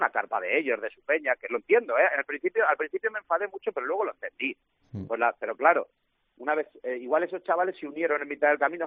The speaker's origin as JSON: {"language": "Spanish", "town": "Guadalajara", "region": "Jalisco", "country": "Mexico", "said": "Me enorgullece Guadalajara, me enorgullece el cambio que está dando esta ciudad para bien. Entonces, que me pase esto en mi ciudad."}